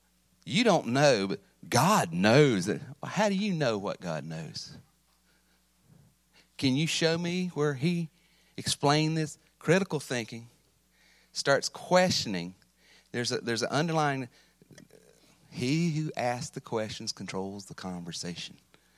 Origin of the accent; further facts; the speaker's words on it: Missouri, United States; I'm from Missouri. I'm the show me state.